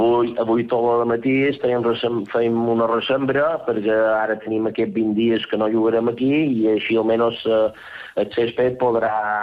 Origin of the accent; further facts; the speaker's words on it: Balearic Islands, Spain; tots som de Mallorca, llevat d'Aitor Pons, que fa estona que està aquí, que és de Menorca, tots els altres som mallorquins.